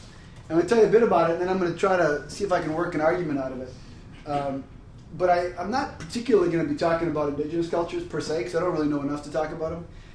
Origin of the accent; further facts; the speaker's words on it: Vancouver, British Columbia, Canada; I'm from Vancouver.